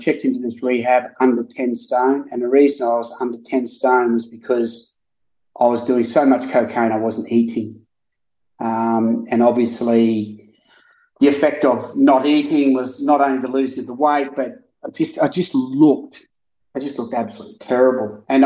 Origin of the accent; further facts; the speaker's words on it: Rockhampton, Queensland, Australia; So obviously I'm an Australian and I grew up in a place called Rockhampton, which is in central Queensland.